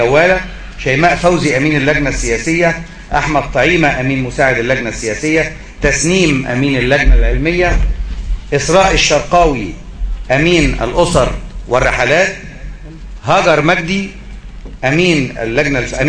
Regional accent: Egypt; نفخر كمصريين

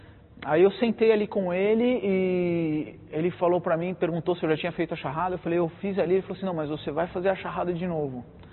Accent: Brazil; eu sou brasileiro, não sou de família muçulmana

